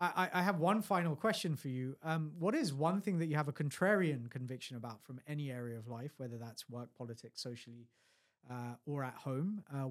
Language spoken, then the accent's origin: English; United Kingdom; because my experience is fundamentally as a British citizen, right? And that's where I've grown up. I've lived in other parts of the world.